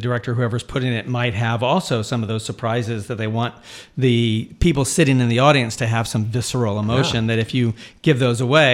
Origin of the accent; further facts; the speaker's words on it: Cuba; I didn't realize that Cuba, because I'm from Cuba, I pronounce Cuba.